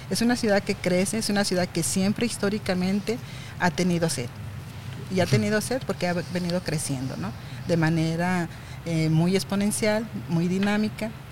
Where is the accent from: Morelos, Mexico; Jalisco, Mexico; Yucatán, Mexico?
Jalisco, Mexico; Ocotlán; yo soy de Ocotlán originaria, donde es una ciudad que está bordeada de dos ríos, el río Sula, el río Santiago, y su proximidad con el lago Chapala, 5 minutos.